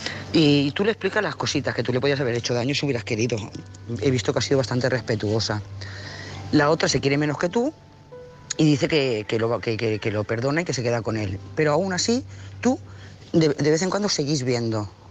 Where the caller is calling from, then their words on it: Lloret de Mar, Catalonia, Spain; de Lloret de Mar.